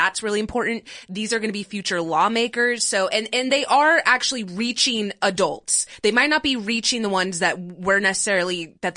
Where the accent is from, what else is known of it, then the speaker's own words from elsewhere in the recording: Frisco, Texas, United States; I grew up in Texas. I went to Frisco High School.